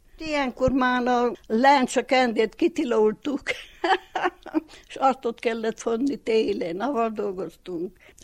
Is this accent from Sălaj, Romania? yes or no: no; Ditrău, Harghita, Romania; Ditróban születtem, Felszegbe. Ötön voltunk testvérekül, édesapám fogságban volt.